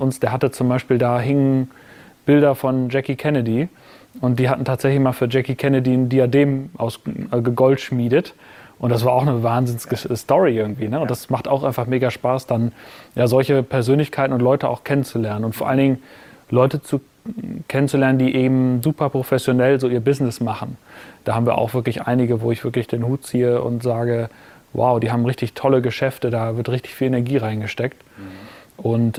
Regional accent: Münster, North Rhine-Westphalia, Germany; meine Heimatstadt Münster.

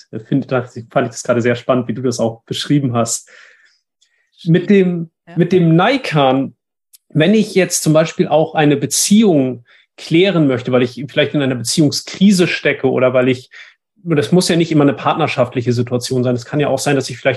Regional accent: Northern Germany, Germany; Ich bin im Norden Deutschlands aufgewachsen, nicht katholisch, sondern protestantisch.

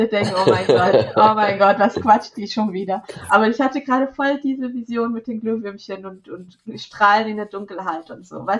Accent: Portugal; German is a second language; now in Germany; Ich komme ja aus Portugal, ne? Ich bin ja Portugiesin, ich bin in Portugal aufgewachsen

